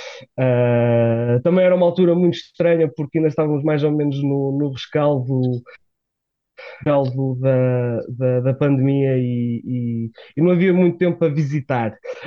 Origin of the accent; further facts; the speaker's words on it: Braga, Portugal; now in Warsaw, Poland; sou de Braga e estamos habituados a tempo bastante chuvoso